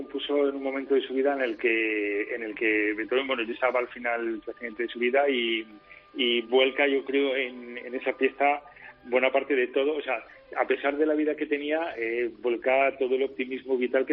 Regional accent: Ávila, Castile and León, Spain; yo soy de una familia, digamos, humilde de provincias, de Ávila, yo nací en Ávila.

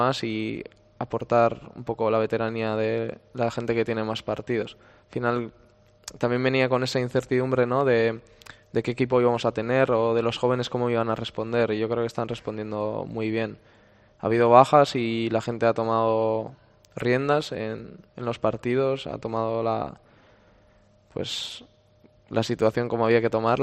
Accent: Barakaldo, Basque Country, Spain; al final yo de Baracaldo, mi pueblo está a 40 minutos aproximadamente

